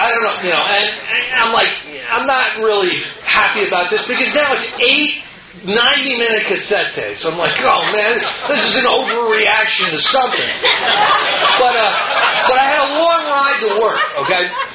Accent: New Jersey, United States; No, I'm from Jersey, you know? We don't do AA that way up here, you know?

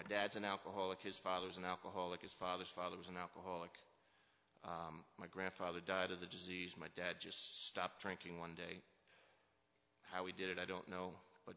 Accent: Westfield, New Jersey, United States; born there; I was born in Westfield, New Jersey, middle class, no care in the world.

